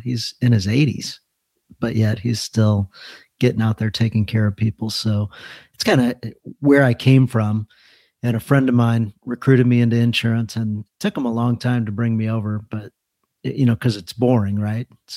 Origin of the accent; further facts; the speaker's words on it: Fenton, Missouri, United States; So I grew up in Fenton, Missouri. So local guy